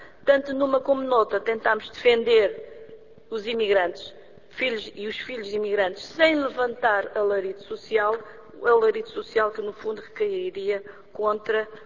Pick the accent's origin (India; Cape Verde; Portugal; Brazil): Cape Verde; como sou natural de Cabo Verde, eu tenho uma terceira cultura, que é uma síntese das duas culturas que formataram a minha vida